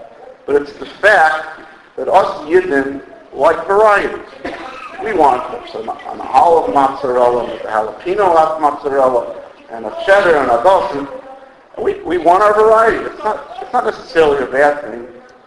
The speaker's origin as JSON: {"language": "English", "country": "United States", "said": "It's very, very funny as an American to watch how everybody there in Eretz Yisrael they are buying up for 3 days."}